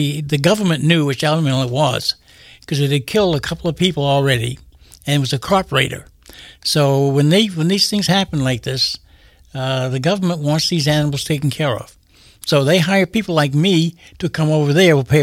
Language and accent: English; Waterville, Maine, United States; I'm from Waterville originally.